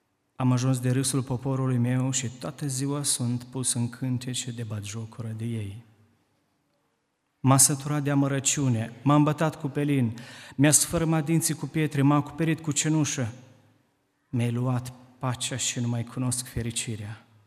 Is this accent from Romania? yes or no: no; Moldova; Suntem din Republica Moldova și suntem unii din robii Domnului care slujesc acolo